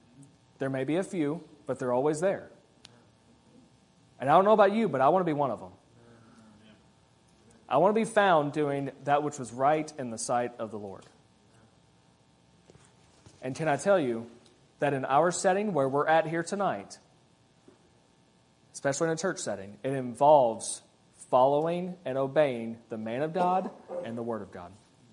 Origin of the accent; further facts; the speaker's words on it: United States; And as an American, if we had the same thing here